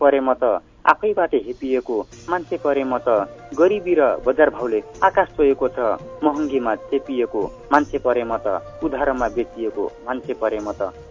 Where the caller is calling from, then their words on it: Lumbini Province, Nepal; हजुर म बर्दियादेखि